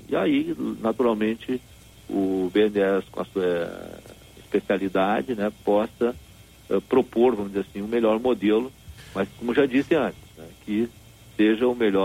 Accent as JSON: {"language": "Portuguese", "town": "Caçapava do Sul", "region": "Rio Grande do Sul", "country": "Brazil", "lives_now": "Porto Alegre, Brazil", "said": "E lá em Caçapau do Sul, a minha terra"}